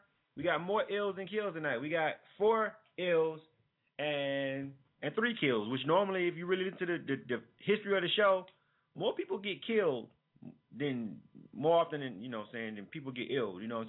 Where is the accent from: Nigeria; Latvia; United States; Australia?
United States; Panama City, Florida; I grew up, I'm from Panama City, Florida. You know what I'm saying? I'm born and raised in Panama City, Florida. I love the 850. I rep it till I die.